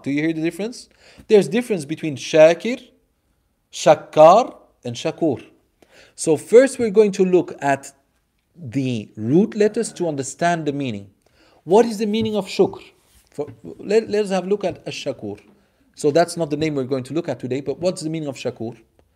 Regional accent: Belgium; But I'm not. I'm from Belgium.

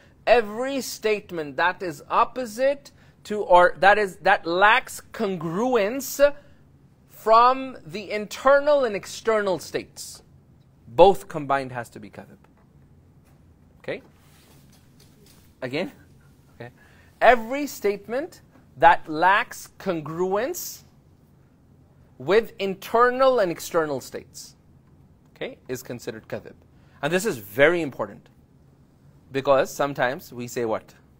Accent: Canada; I would just enter. I'm like Canadian. I'm like, yalla, let's go.

